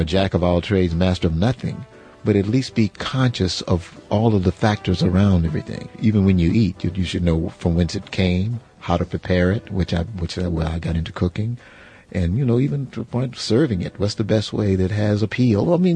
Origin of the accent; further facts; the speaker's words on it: Texas, United States; And growing up in Texas, you know, back in the day when it was supposed to be, you know, separate but equal